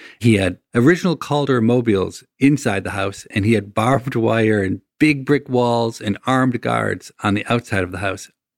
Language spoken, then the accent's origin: English; United States; As an American, when you go to Dharavi